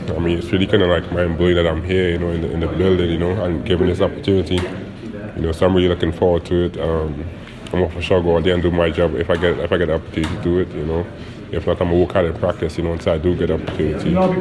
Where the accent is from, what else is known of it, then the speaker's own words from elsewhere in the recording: Rio Claro, Trinidad & Tobago; I'm from Rio Claro, mm-hmm.